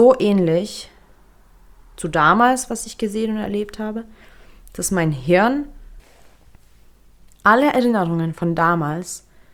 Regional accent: Lithuania; ich bin in Litauen aufgewachsen. Ich bin auch dort geboren und habe mich mein ganzes Leben dort fremd gefühlt.

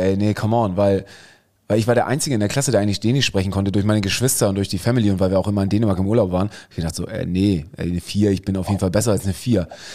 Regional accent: Friedrichstadt, Schleswig-Holstein, Germany; ich bin ja da oben im Norden aufgewachsen.

